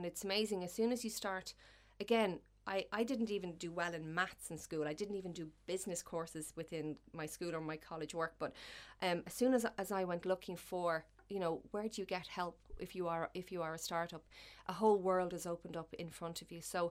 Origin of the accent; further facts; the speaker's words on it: Kildare, Ireland; Goodness, I'm actually from Kildare, so I tend not to get, you know, too involved.